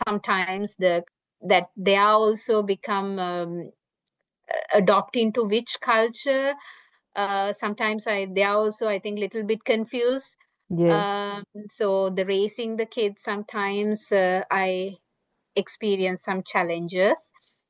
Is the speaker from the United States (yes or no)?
no; Sri Lanka; first language Sinhala; English is a second language; So I quickly switched to Sinhala, and I said in a very strict manner in my native language, "You have to go and bring it."